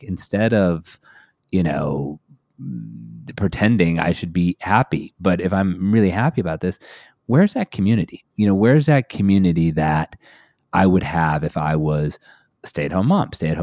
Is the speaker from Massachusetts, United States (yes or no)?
yes; Massachusetts, United States; moved away as an adult; now in Connecticut, United States; I live in Southern Connecticut. I grew up in Massachusetts back when we had, you know, real winter.